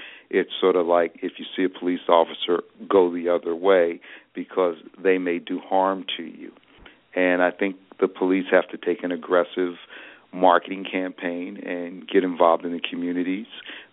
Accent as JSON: {"language": "English", "town": "Philadelphia", "region": "Pennsylvania", "country": "United States", "tie": "born or raised there", "said": "I know when I was young growing up in Philadelphia, we used to have police officers that walked the beat."}